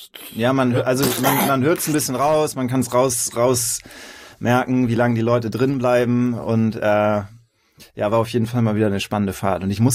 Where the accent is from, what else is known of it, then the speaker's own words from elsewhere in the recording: Hamburg, Germany; Im Hamburger Speckgürtel.